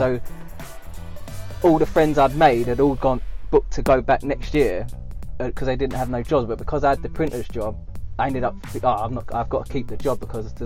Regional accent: Bethnal Green, London, United Kingdom; So I'm from Bethnal Green all my life. Grew up in Arnold Circus, then went down to Old Bethnal Green Road, and I've been there literally for 36 years.

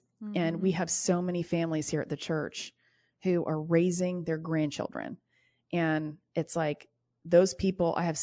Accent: Indiana, United States; I grew up in Indiana. Everybody mm-hmm. had a basement.

